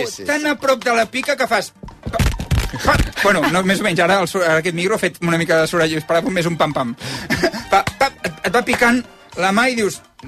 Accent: Vilanova, Catalonia, Spain; Quants cops he anat jo a Vilanova, al meu poble, a buscar a l'estació a gent que venia amb tren a Vilanova?

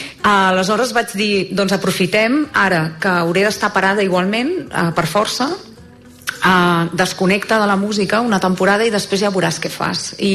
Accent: Sant Feliu de Llobregat, Catalonia, Spain; now in Garrotxa, Spain; Soc de Sant Feliu de Llobregat.

